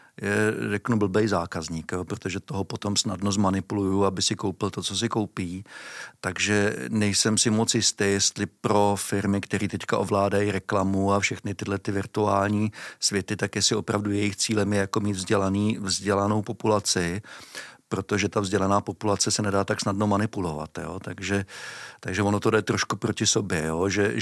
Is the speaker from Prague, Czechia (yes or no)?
no; Mladá Boleslav, Central Bohemian Region, Czechia; Já jsem původem z Mladé Boleslavy, jo.